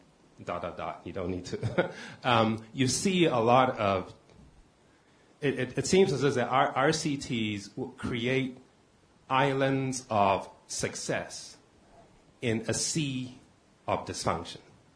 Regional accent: Ghana; now in Washington, United States; I'm from Ghana. I'm not affiliated with an agency. I'm based here in D.C.

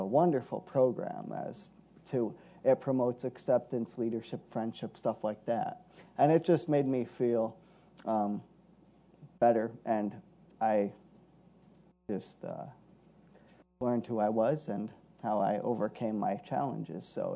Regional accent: Mechanicville, New York, United States; So I grew up in Mechanicville, New York, and I went to Mechanicville High School.

